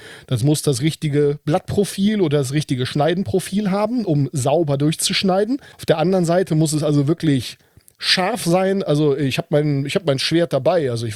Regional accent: Fellerfurt, Germany; ich komme hier aus einem kleinen Kaff in der Nähe von Dornheim. Fellerfurt heißt das, kennt wahrscheinlich keiner, das macht ja nichts. Ja, und ich bin da als Sohn eines Abdeckers geboren.

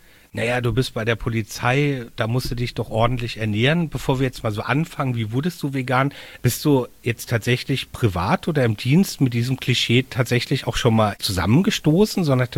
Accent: Mainz, Rhineland-Palatinate, Germany; letztendlich in meiner Heimatstadt Mainz.

